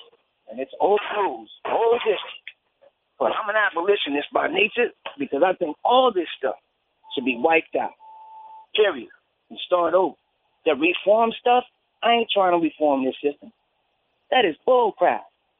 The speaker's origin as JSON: {"language": "English", "town": "New Orleans", "region": "Louisiana", "country": "United States", "also_born_or_lived": "New York", "said": "And, you know, I'm from New Orleans, but I lived in New York half my life."}